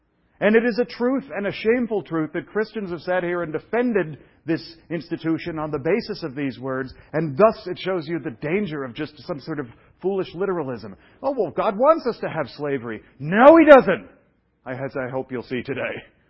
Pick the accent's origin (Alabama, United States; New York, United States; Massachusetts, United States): New York, United States; Brooklyn; moved away; I was raised in Brooklyn where everybody was Jewish, and I went around saying these things. And when I moved to Protestant Washington, D.C., no one knew what I was talking about.